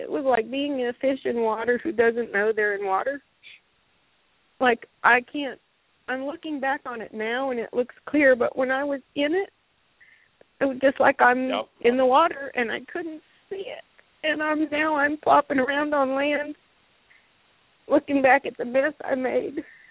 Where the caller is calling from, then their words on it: Greensboro, North Carolina, United States; in Greensboro.